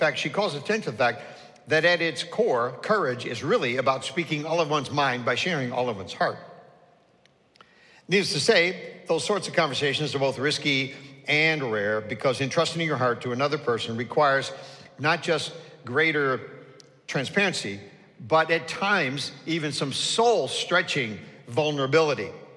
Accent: Chicago, Illinois, United States; when I say guys, I'm from Chicago initially, and that's why I talk

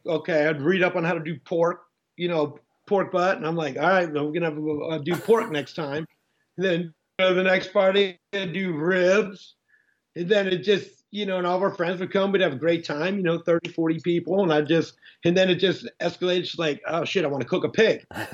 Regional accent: Florida, United States; You know, I started in Florida. I grew up in Florida

